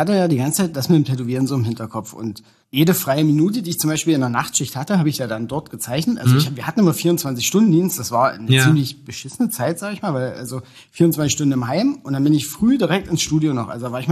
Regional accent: Wahrenbrück, Brandenburg, Germany; born there; Genau. Genau, aus Warenbrück, aber das wird auch kämmen.

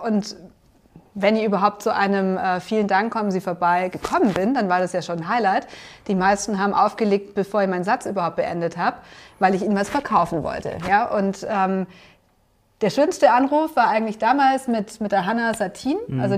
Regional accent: Bavaria, Germany; born there; Und wir sind ja gebürtig aus dem Allgäu.

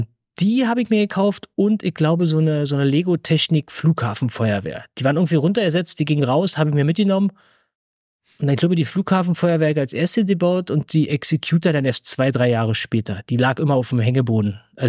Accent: Berlin, Germany; ich komme aus Berlin. Ich bin 1977 in Ost-Berlin geboren

